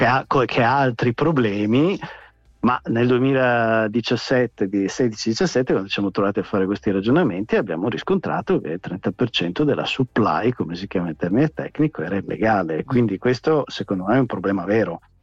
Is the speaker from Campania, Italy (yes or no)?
no; Venice, Veneto, Italy; a Venezia, io sono veneziano